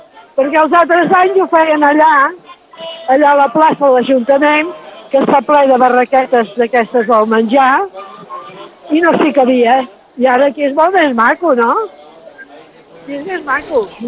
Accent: Montgat, Catalonia, Spain; No, sóc de Montgat, però sempre pugem.

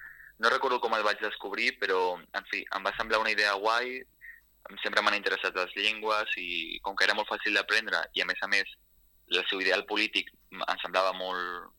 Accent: Cáceres, Extremadura, Spain; Catalan is a second language; moved away as an adult; now in Barcelona, Spain; jo sóc de Càceres, d'Extremadura, i llavors era una ciutat petita, no coneixia ningú amb qui parlar-lo

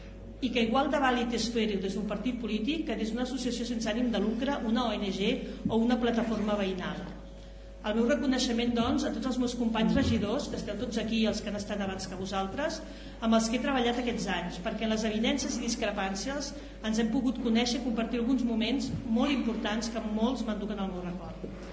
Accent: Tiana, Catalonia, Spain; considero que sóc molt més tianenca del que era, perquè he après una infinitat de coses sobre el meu poble

